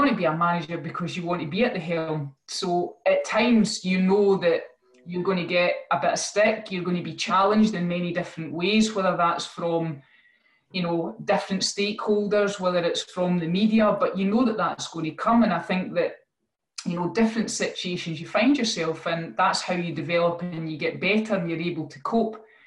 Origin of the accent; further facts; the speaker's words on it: Scotland, United Kingdom; we had a captivated audience that, you know, we're passionate Scottish people.